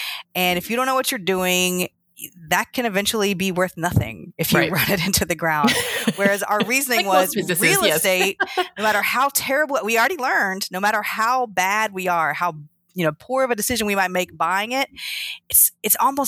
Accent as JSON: {"language": "English", "region": "Tennessee", "country": "United States", "said": "Well, I'm from East Tennessee, Southeast Tennessee."}